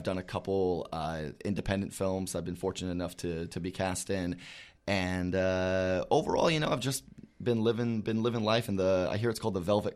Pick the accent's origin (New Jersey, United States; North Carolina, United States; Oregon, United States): Oregon, United States; Medford; So I'm from Southern Oregon originally. I grew up in a town called Medford, and then I went to school in a town called